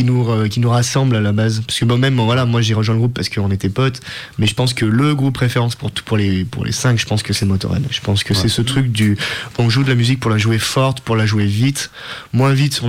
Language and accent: French; Vienne, Auvergne-Rhône-Alpes, France; Moi, je suis originaire de Vienne, dans le sud de Vienne.